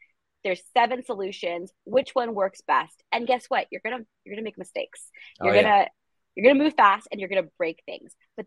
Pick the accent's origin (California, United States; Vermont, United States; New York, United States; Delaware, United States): California, United States; Los Angeles; So I'm born and raised in Los Angeles.